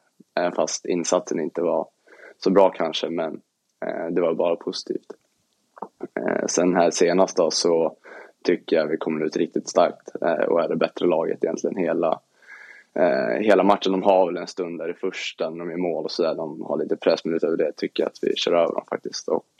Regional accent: Stockholm, Stockholm County, Sweden; jag är ju från Stockholm

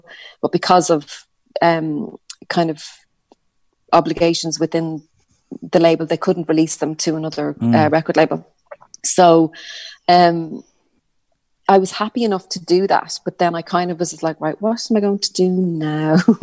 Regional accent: Ireland; It was so good to be feel that we're Irish and we're representing Ireland on that pop circuit at that level.

